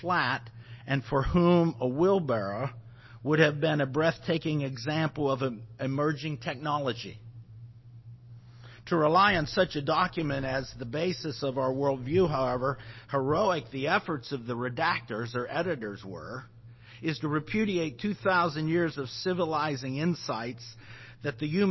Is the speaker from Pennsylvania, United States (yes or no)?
yes; Pennsylvania, United States; also born or lived in Ridgway, United States; I was born in 1954 in Pennsylvania, Ridgeway, Pennsylvania, then moved south of Pittsburgh for when I was five.